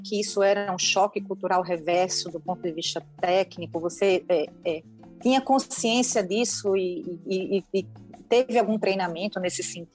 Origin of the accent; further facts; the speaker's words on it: Alagoas, Brazil; also born or lived in Salvador / Houston; now in Rio de Janeiro, Brazil; Pelo meu sotaque, vocês já sabem que eu sou nordestina, uma alagoana.